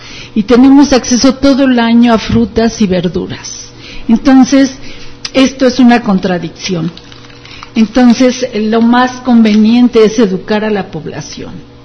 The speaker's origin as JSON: {"language": "Spanish", "country": "Mexico", "said": "como somos mexicanos tenemos el gen de la diabetes."}